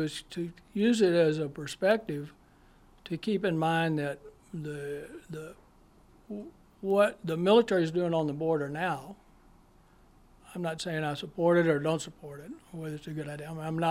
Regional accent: Del Rio, Texas, United States; I grew up on the Rio Grande. I grew up in Del Rio, so I understand that river up and down it.

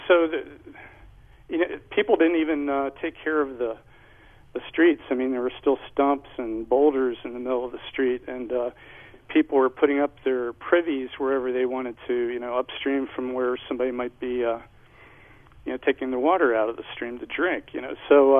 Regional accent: Pennsylvania, United States; moved away as an adult; I was born in Pennsylvania. I moved out here in 1976, but I grew up about 3 miles from Valley Forge, and there's just all kinds of history there.

